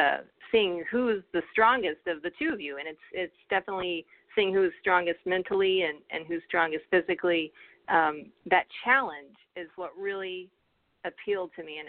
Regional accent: Alamogordo, New Mexico, United States; I am originally from Alamogordo, New Mexico, and that's a really small town. The biggest city is probably El Paso, which is about an hour and a half away, and it's some desert, some mountains, a little bit of both

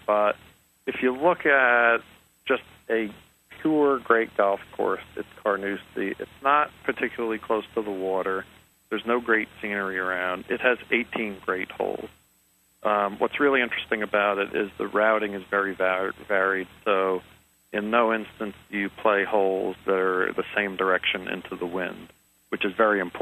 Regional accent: Northeast, United States; I grew up in the East, the Northeast.

